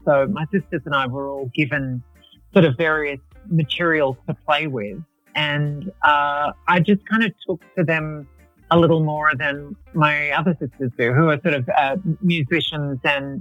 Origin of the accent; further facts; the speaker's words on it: Waverley, New South Wales, Australia; But I grew up in Waverley.